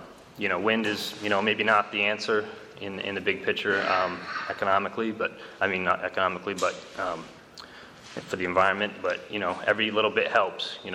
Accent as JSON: {"language": "English", "town": "Bingham", "region": "Maine", "country": "United States", "tie": "born or raised there", "said": "I grew up in Bingham. I've moved to Southern Maine now, but my folks still live here."}